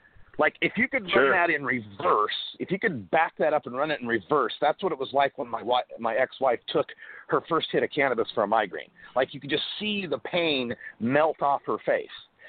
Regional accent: Idaho, United States; Well, I grew up in Idaho, where we have two strains of marijuana, got some and don't.

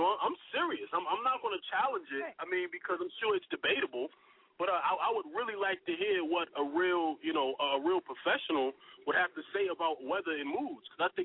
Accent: the North, United States; I mean, I was raised in the North. Everybody knows that, way up North, really. But I've been down South so long being 4 years.

